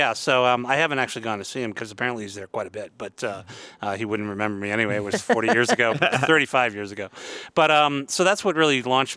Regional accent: Palo Alto, California, United States; Yeah, I grew up, lived in the city for 12 years. I grew up in Palo Alto.

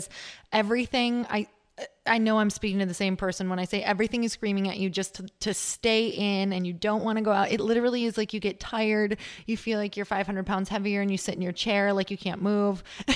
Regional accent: Midwest, United States; I'm from the Midwest, so I used to say it was hard

